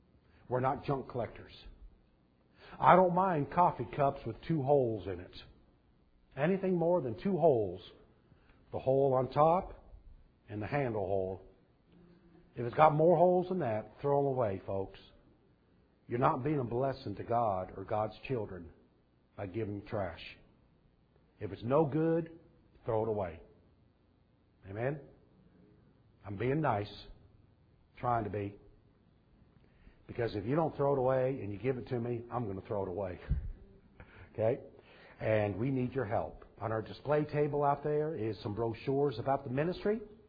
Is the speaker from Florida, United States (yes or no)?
no; Athens, Texas, United States; We're not from Macedonia. I'm from Athens. Very biblical city.